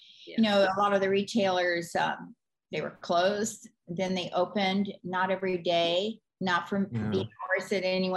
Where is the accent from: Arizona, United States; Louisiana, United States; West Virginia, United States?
Arizona, United States; Scottsdale; also born or lived in San Francisco; I grew up in Scottsdale, Arizona, when it was rural, and the only road paved was Scottsdale Road, and that was in the 50s.